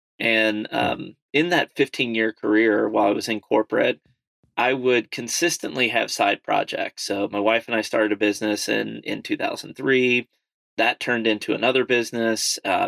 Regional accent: Berea, Kentucky, United States; And I grew up in Berea, Kentucky. So, South Central Kentucky.

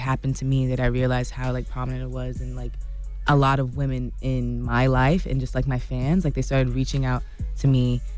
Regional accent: Jamaica; I'm Jamaican

